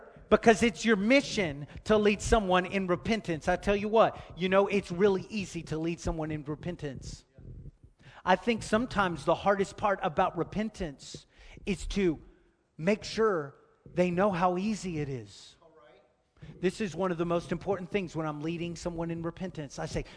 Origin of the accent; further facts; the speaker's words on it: Texas, United States; I am a Texan, y'all.